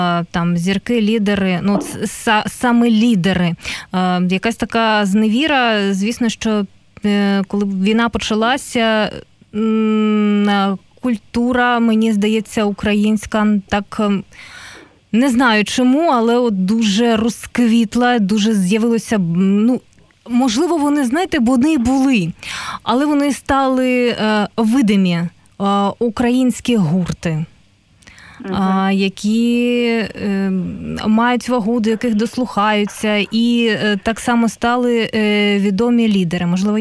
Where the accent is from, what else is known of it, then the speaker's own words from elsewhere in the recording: Eastern Ukraine, Ukraine; Я сама зі Сходу